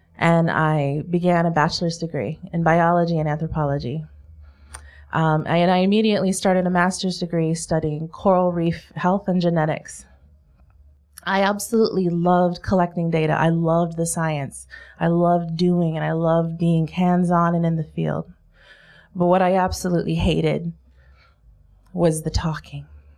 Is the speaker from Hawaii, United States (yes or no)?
yes; Hawaii, United States; Growing up in Hawaii, the ocean was my background and it was my sanctuary.